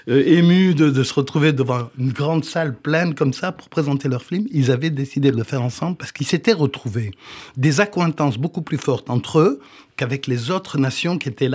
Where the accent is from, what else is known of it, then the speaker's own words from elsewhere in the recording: France; vu que nous sommes français d'origine